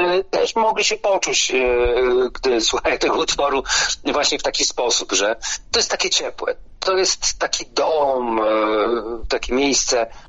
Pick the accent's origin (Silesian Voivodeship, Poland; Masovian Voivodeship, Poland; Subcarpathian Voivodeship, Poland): Masovian Voivodeship, Poland; Ostrołęka; Jest to Olsztyn, Gdańsk, jestem z Ostrołęki.